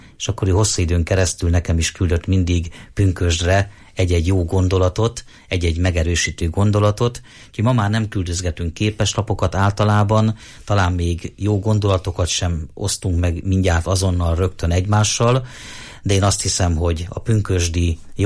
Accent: Sárospatak, Borsod-Abaúj-Zemplén, Hungary; born or raised there

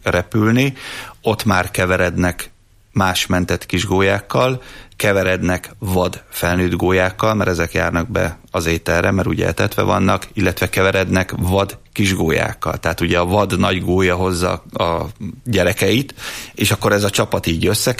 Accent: Miskolc, Borsod-Abaúj-Zemplén, Hungary; born or raised there

